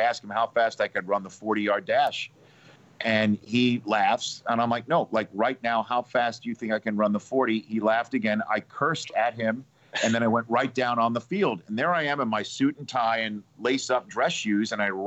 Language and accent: English; New York City, New York, United States; I'm from New York City, so Marv would be doing the NBC local broadcasts, and he called the games for the Knicks and the Rangers.